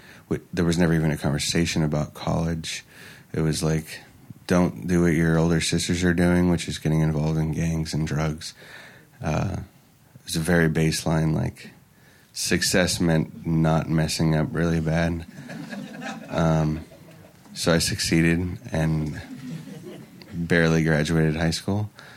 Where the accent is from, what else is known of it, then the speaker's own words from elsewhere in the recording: Oakland, California, United States; I grew up in Oakland